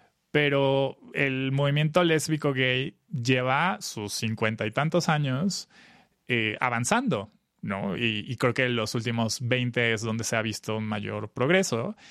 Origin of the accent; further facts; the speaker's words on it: State of Mexico, Mexico; Yo nací en Texcoco, pero crecí en lo cerca de donde ahora es el nuevo aeropuerto de el AIFA, en el norte de Ciudad de México, Estado de México, rumbo a Pachuca, pero en una comunidad muy pequeña